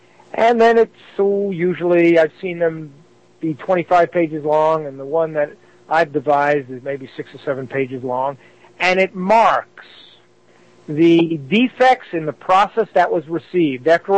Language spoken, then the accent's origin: English; United States; And it comes from being an American.